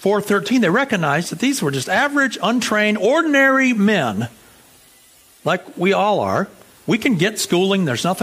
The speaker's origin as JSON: {"language": "English", "country": "United States", "said": "I'm from America, and the Christians are praying for you here"}